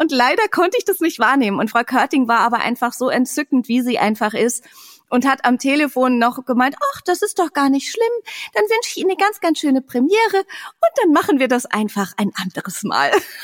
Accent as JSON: {"language": "German", "region": "Hamburg", "country": "Germany", "said": "Ich komme ja eh aus Hamburg weg."}